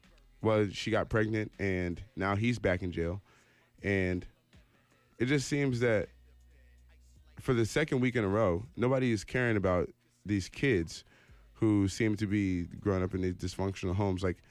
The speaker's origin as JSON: {"language": "English", "country": "United States", "said": "me as an American"}